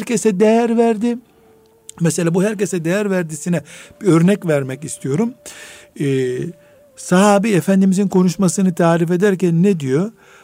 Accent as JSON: {"language": "Turkish", "region": "Black Sea Region", "country": "Turkey", "said": "Karadeniz kültüründen örnek veriyorum. Sadece iyi anlaşılsın diye benim, evet, memleketimden."}